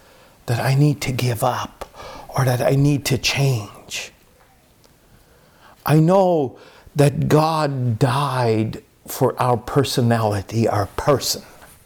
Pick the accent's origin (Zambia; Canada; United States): Canada; I'm Canadian and you're not.